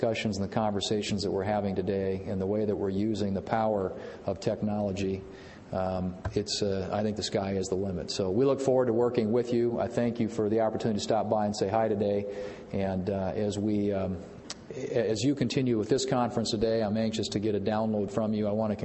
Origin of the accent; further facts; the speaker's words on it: Murdo, South Dakota, United States; in that small town of 600 people that, to me, the world sort of began and end at the city limits of my hometown of Murdo, South Dakota.